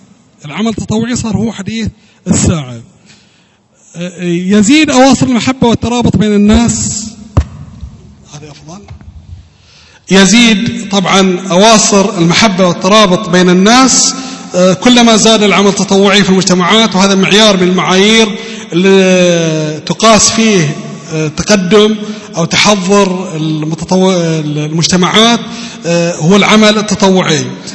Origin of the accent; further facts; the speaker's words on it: Al-Ahsa, Eastern Province, Saudi Arabia; عندنا في الأحساء 17 جمعية خيرية تصنف كجمعيات بر